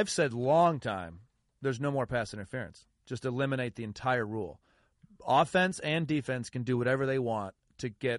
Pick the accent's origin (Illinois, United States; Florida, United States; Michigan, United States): Michigan, United States; Ann Arbor; And I was sitting with my brother, who's a Michigan State grad, and I'm from Ann Arbor.